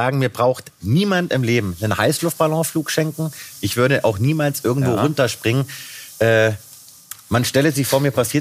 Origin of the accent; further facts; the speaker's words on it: Kassel, Hesse, Germany; born there; Ich komme ja aus Kassel gebürtig.